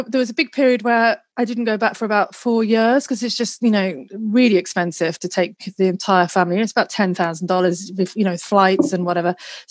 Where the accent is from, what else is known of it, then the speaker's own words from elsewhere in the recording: England, United Kingdom; So, like, you know, I grew up in England. Our holidays were spent in Wales.